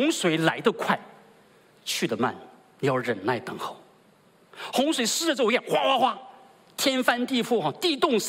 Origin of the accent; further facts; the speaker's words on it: China; 我们中国人说病倒，病来如山倒，对吗？